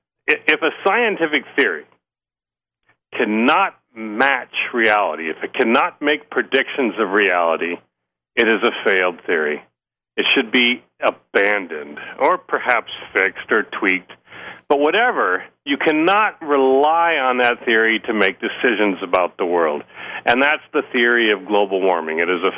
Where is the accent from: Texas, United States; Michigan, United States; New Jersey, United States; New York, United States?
Michigan, United States; Gaylord; born or raised there